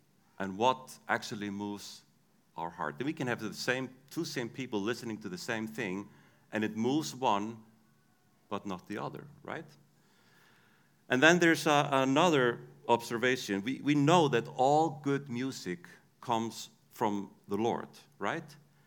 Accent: Iceland; first language Icelandic; English is a second language; Icelandic is my native language, so sometimes I will speak funny.

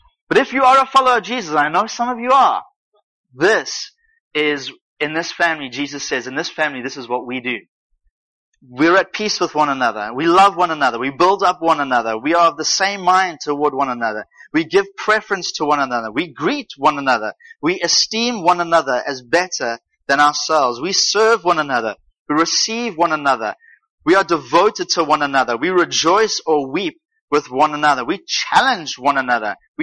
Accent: South Africa; So I'm from South Africa, and there's an African proverb that goes like this.

